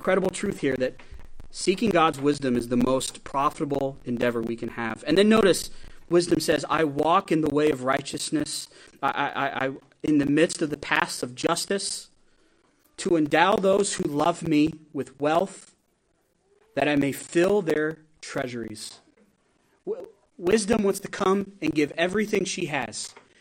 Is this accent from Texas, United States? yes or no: no; Gillette, Wyoming, United States; I was thinking this morning of my hometown as I was praying for my dad as he's getting ready to preach this morning in Gillette, Wyoming.